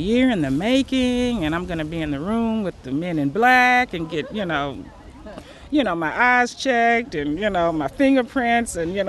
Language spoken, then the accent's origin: English; Minden, Louisiana, United States; I grew up in Minden. I just recently moved back. I say recently, it was fall 2013. Minden's like 30 minutes from here, from Shreveport.